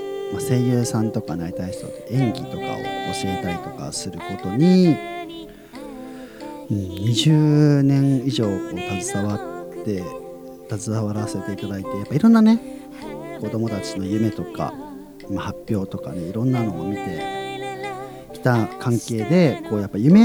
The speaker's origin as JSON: {"language": "Japanese", "region": "Hokkaido", "country": "Japan", "said": "自分は北海道出身で"}